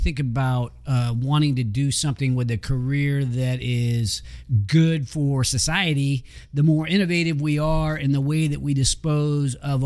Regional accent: California, United States; Well, I remember as a kid, because I grew up in the Placer County

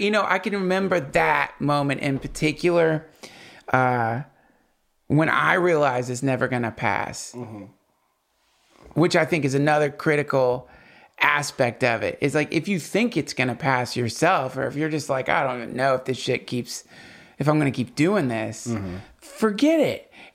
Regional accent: North Carolina, United States; also born or lived in St. Simons, Georgia; I'm from North Carolina, but I was born in Georgia.

